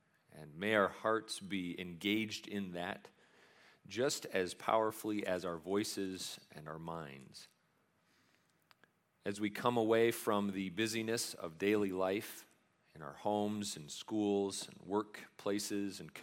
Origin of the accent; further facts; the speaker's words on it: Sandusky, Michigan, United States; I grew up in the Thumb, a little town called Sandusky.